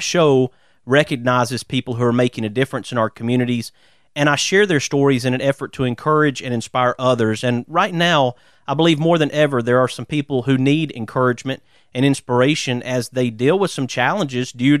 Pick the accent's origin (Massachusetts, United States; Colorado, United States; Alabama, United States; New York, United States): Alabama, United States; Birmingham; I grew up in Birmingham, so I'm very familiar with Pell City and enjoyed living in central Alabama